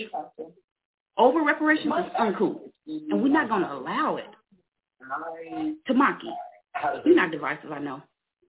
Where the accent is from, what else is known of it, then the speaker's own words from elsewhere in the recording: Kansas City, Missouri, United States; I'm from Kansas City, Missouri.